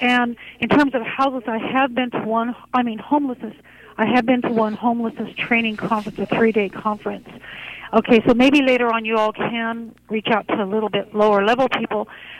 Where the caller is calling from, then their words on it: Hood River, Oregon, United States; I'm actually calling from Hood River, so you guys are reaching out, clear out to us.